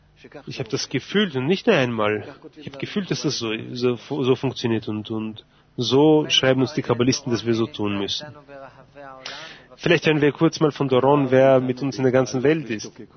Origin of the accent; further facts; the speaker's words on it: Yekaterinburg, Sverdlovsk Oblast, Russia; ich bin aus Ekaterinenburg.